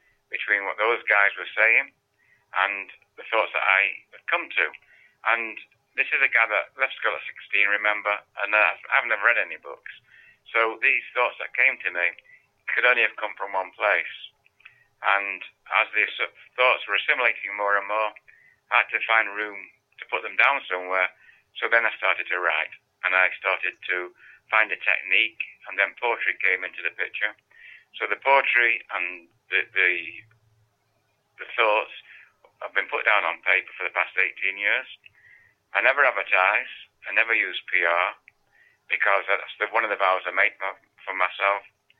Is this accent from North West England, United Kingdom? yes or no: yes; Manchester, North West England, United Kingdom; I was born in Manchester, England in 1945, just after the war. And I grew up in a corner row house with no running hot water, outside toilet, green mold on the wall, no bath.